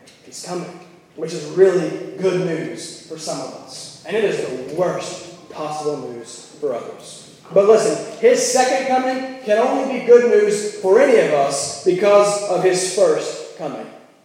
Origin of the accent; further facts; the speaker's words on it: the South, United States; I come from the South, where everyone you ask will tell you that they believe in Christ and they're trusting in Him.